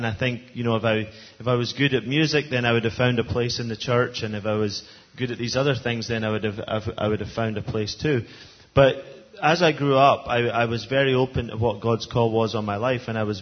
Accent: Scotland, United Kingdom; And growing up in Scotland, there wasn't many

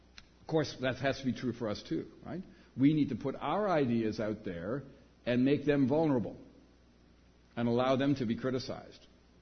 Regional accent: Canada; I'm obliged as a Canadian to respect my neighbor at least.

